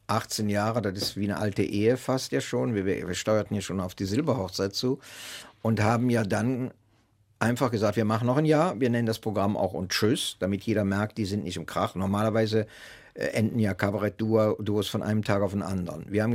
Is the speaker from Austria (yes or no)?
no; North Rhine-Westphalia, Germany; wenn man uns früher fragt, also meine Generation der alten Männer, von wo kommst du, haben wir gesagt, ja so aus bei Köln. oder aus so bei Aachen. Eifel haben wir nie gesagt.